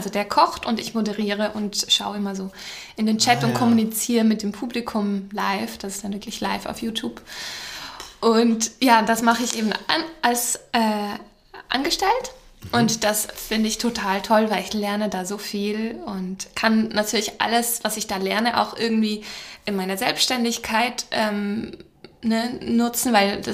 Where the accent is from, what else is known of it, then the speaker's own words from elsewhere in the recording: Switzerland; accent: Swiss German; Ich verstecke das immer so, den Schweizer Dialekt.